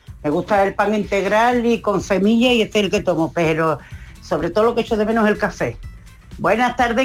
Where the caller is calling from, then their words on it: Jerez, Andalusia, Spain; Buenas tardes, amigo.